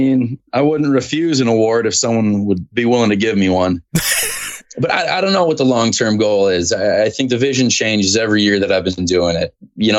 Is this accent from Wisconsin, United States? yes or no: yes; Wausau, Wisconsin, United States; I love being from Wausau. I tell everybody that I'm from Wisconsin.